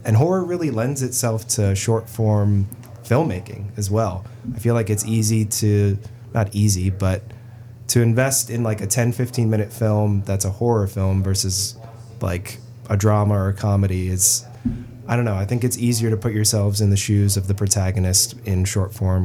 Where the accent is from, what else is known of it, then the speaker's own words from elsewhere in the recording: Florida, United States; also born or lived in Los Angeles; now in Humboldt, United States; So I grew up in Florida, but I've only been in Humboldt for about 9 years. So at this point, I consider myself a local. But I lived in Los Angeles for a while